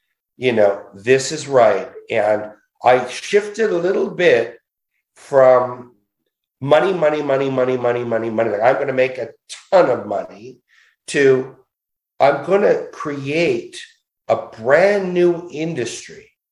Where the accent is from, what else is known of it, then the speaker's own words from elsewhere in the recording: Montreal, Quebec, Canada; I'm from Montreal.